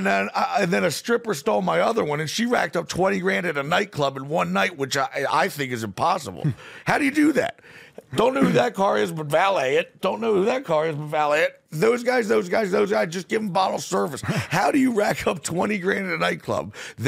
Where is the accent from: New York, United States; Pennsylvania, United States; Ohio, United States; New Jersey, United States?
Pennsylvania, United States; Philadelphia; born there; I'm like, I was born in Philly. I'm Sicilian and Irish. I'm 43.